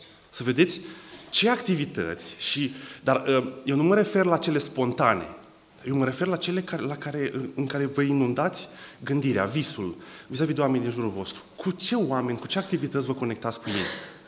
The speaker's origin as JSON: {"language": "Romanian", "country": "Romania", "said": "Este posibil să existe o bună parte din poporul în care eu trăiesc, eu sunt români, din prietenii mei"}